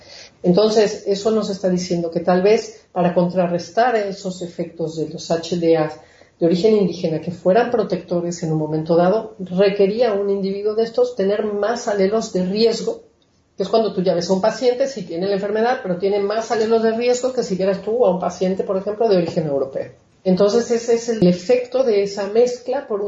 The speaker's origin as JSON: {"language": "Spanish", "country": "Mexico", "tie": "born or raised there", "also_born_or_lived": "United States / Sweden", "moved": "as an adult", "said": "Yo nací en los Estados Unidos de padres mexicanos, crecí en México, estudié medicina en México, y a los 25 años me fui a Suecia a hacer el doctorado en inmunología, y después fui a hacer mi postdoctorado en la Universidad de Uppsala"}